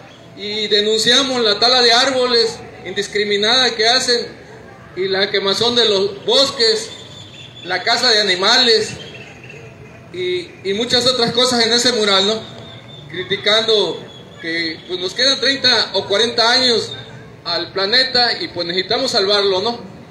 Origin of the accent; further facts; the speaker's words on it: Macuspana, Tabasco, Mexico; Venimos de Macuspana, Tabasco.